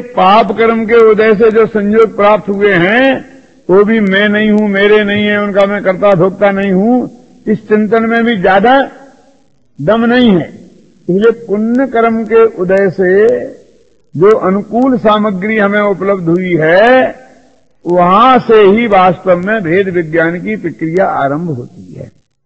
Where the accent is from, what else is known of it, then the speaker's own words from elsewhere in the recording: Rajasthan, India; मैं राजस्थानी हूं या तो मैं कहता हूं, मैं हिंदुस्तानी हूं ये भी मैं कहता हूं